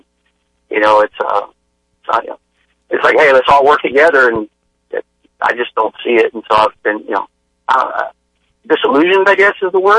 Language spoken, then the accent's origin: English; San Antonio, Texas, United States; I'm from San Antonio, Texas.